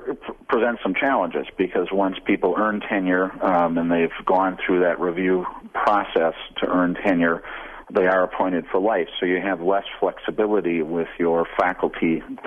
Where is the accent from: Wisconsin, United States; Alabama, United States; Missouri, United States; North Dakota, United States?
Wisconsin, United States; moved away as an adult; I came out of the University of Wisconsin system. I grew up in Wisconsin.